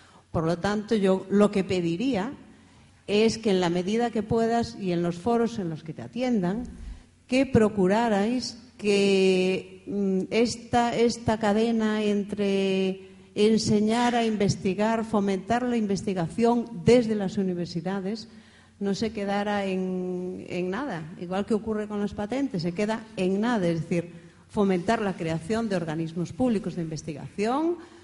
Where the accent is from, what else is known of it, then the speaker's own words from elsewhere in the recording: Galicia, Spain; Y soy gallega. Con lo quiero decir que no pertenezco, no soy ni de la Comunidad de Barcelona ni de la Comunidad de Madrid.